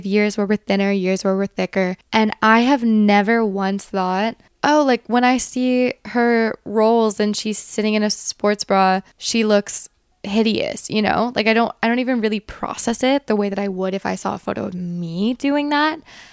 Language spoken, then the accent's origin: English; Virginia, United States; also born or lived in Brooklyn; now in California, United States; Not no, because I grew up in Virginia and I definitely had my mornings of defrosting my car and getting into it.